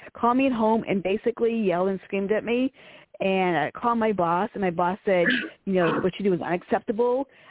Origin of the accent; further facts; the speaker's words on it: Virginia, United States; I am from Virginia.